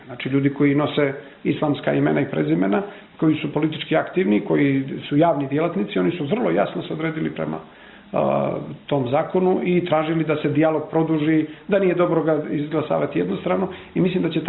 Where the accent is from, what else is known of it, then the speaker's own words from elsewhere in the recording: Montenegro; ja sam Crnogorac, ni meni nisu strani ti detalji